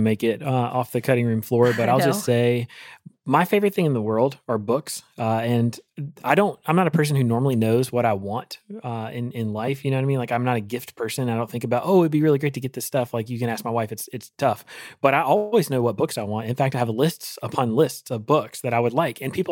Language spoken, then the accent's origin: English; North Carolina, United States; I grew up in Eastern North Carolina, football. God love it.